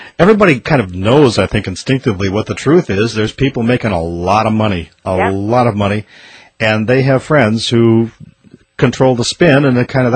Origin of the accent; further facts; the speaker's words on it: Minnesota, United States; I grew up in Minnesota. I remember home heating oil was probably 26 cents a gallon.